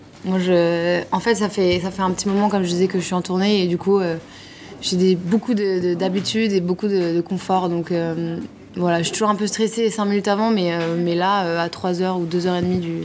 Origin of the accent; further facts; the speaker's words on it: France; born there; Bah, moi, je suis née en France et je parle français